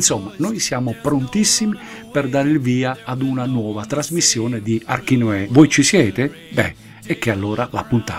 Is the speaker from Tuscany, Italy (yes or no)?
no; Calabria, Italy; vorrei muovere proprio partendo dalla mia terra e ricordare che la Calabria è ricca di tanta bellezza